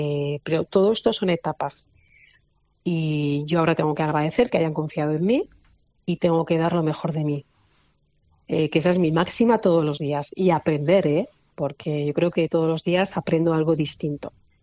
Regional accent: Albacete, Castilla-La Mancha, Spain; Y feliz por el vínculo con Albacete, mi tierra, de la que me siento muy orgullosa y de la que presumo cada vez que puedo

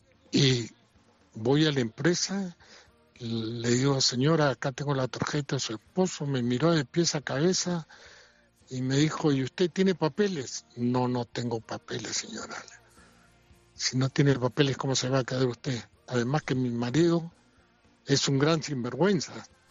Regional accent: Peru; moved away as an adult; now in Spain; para venir a España de Perú, yo soy del Perú

